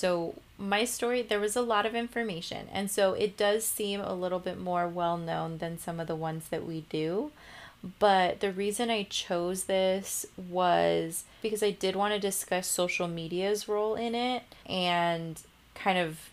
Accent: California, United States; I'm from California where everybody's kind of squished together. Like our streets are very like small when you think about it.

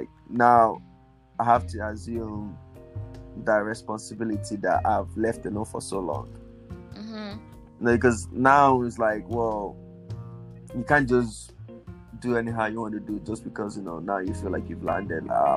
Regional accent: Nigeria; now in United States; I'm Nigerian

